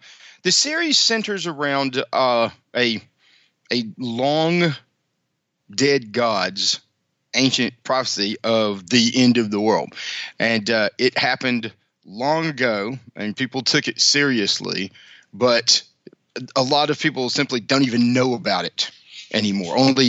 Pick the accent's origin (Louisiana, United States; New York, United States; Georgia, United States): Georgia, United States; Woodbury; born there; I tell everybody that I was born in Woodbury, Georgia, and I've been on watch for zombies ever since.